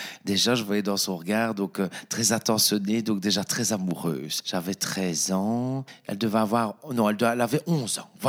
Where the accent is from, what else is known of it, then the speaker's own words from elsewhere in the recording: Dour, Wallonia, Belgium; l'un de l'autre, hein, donc on était à 6 rues à Dour, et donc elle venait régulièrement